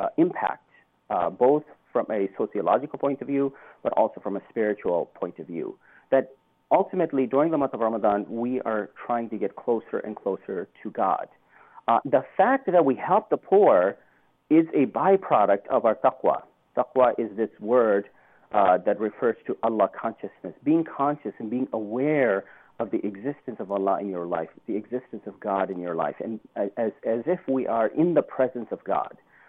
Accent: India; or my home country, India, can we really, really appreciate the how poor people are in the rest of the world.

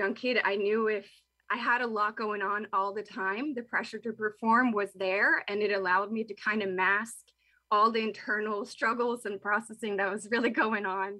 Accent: Norway; I'm 29 now and only really got diagnosed a couple years ago at 27. And growing up in Norway, we were, you know, I'm from a very small part of a very small town.

